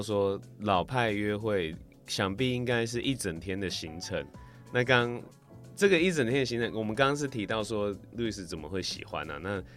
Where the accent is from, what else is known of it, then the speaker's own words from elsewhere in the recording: Tainan, Taiwan; 因为像我是南部长大，台南长大，其实小时候 基本上吃的东西就是这些小吃